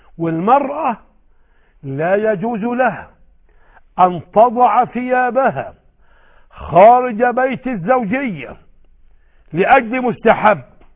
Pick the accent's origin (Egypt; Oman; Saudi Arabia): Egypt; انما عندنا في مصر تصنع المرأة ثوبا ابيضا وحذاء ابيضا وخمارا ابيضا ونقابا ابيضا